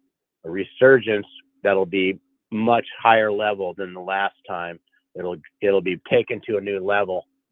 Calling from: California, United States; I'm in California, man. Wildly successful.

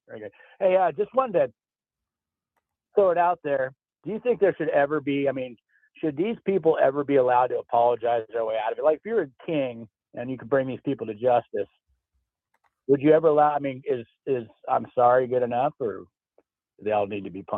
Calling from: Idaho, United States; from Idaho.

